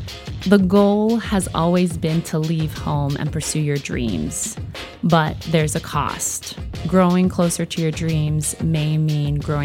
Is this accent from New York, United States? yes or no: no; Columbus, Ohio, United States; We land in Columbus, Ohio, my hometown, and I find myself over-romanticizing visiting my family.